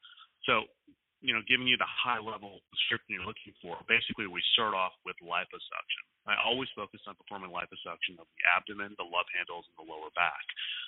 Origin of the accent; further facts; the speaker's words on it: Dallas, Texas, United States; Next month, I'm speaking at the Dallas Cosmetic Symposium, which is an international meeting in my hometown.